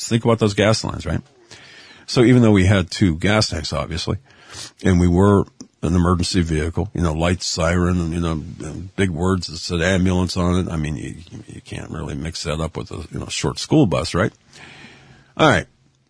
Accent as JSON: {"language": "English", "town": "Erie", "region": "Pennsylvania", "country": "United States", "tie": "born or raised there", "said": "she was in a mental ward in a hospital here in my hometown of Erie, Pennsylvania."}